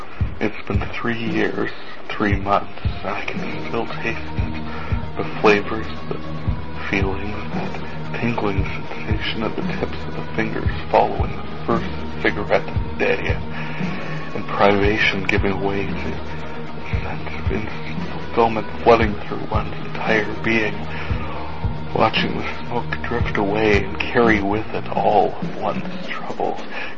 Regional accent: North Dakota, United States; I am from North Dakota where this morning our trees gave us the loveliest display of frost we've seen so far this year

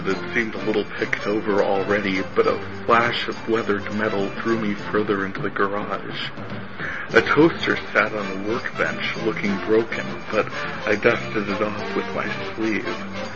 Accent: North Dakota, United States; I am from North Dakota, where we have our own area code and everything

